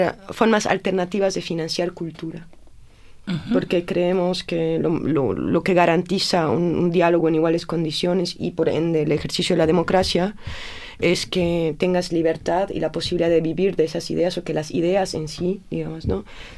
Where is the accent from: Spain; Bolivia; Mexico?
Bolivia; now in Berlin, Germany; Soy boliviana, vivo en Berlín hace 15 años prácticamente